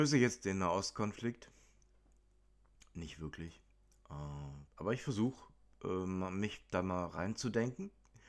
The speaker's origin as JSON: {"language": "German", "country": "Germany", "said": "Ich als Deutscher habe die Wahl ja gar nicht. Für mich wurde das bereits entschieden, aufgrund der Taten meiner Großeltern."}